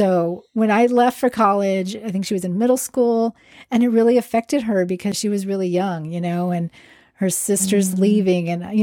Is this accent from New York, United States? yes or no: no; Austin, Texas, United States; when I was younger, I'm from Austin, and it's a pretty, you know, keep Austin weird. It's ideally a good city to be gay in, right?